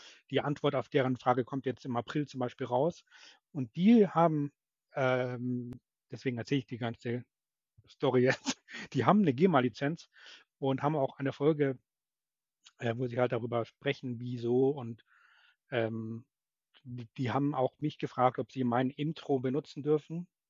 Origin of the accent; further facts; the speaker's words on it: Munich, Bavaria, Germany; now in Hamburg, Germany; ich komme aus München und bin jetzt in Hamburg